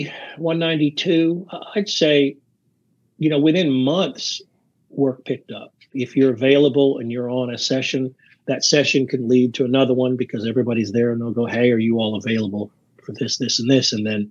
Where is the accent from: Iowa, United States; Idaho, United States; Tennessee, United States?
Tennessee, United States; Chattanooga; now in Nashville, United States; Came back to Chattanooga, where I grew up. I'm in Nashville now. But I grew up in Chattanooga, came back, learned how to read music, got into Belmont.